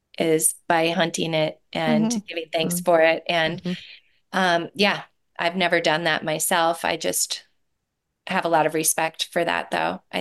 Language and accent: English; Delano, Minnesota, United States; I grew up in a little town west of Minneapolis.